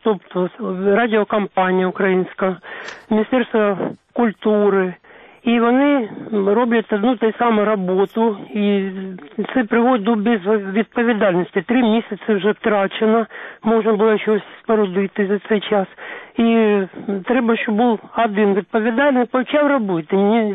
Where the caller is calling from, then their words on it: Kharkiv, Kharkiv Oblast, Ukraine; з Харкова.